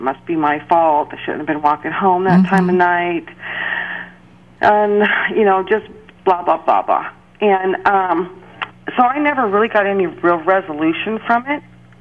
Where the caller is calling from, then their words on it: Oregon, United States